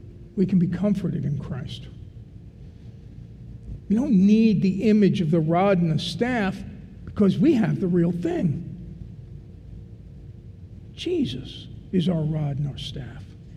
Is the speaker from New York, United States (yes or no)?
yes; Brooklyn, New York, United States; Now, I'm an Italian from Brooklyn.